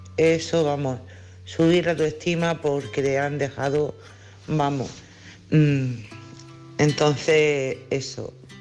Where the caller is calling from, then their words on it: Cádiz, Andalusia, Spain; de Cádiz.